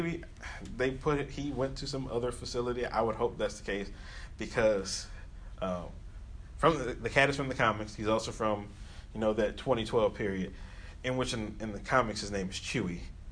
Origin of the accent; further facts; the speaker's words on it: Louisiana, United States; I love seeing my home state's name in the bright lights.